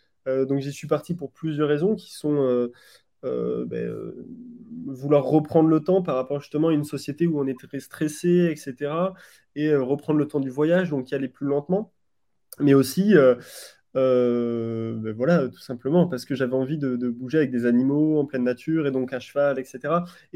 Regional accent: Bordeaux, Nouvelle-Aquitaine, France; Alors moi, j'ai très peu voyagé quand j'étais petit. Au contraire, en fait, je viens du côté de Bordeaux

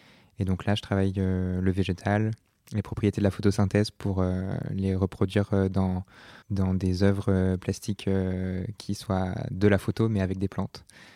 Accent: Nouvelle-Aquitaine, France; on a toujours habité à la campagne et donc au contact direct du vivant. Donc moi, quand j'étais petit, j'ai habité en Creuse notamment.

